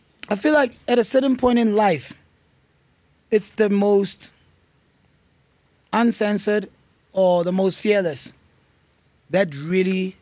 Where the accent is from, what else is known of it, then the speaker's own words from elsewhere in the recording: Sharpeville, Gauteng, South Africa; But because of who I inherently am, I got to understand that I'm from Sharpeville. I'm black. I am male.